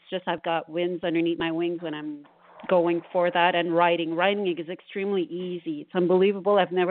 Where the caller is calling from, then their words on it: Montreal, Quebec, Canada; I'm calling from Montreal.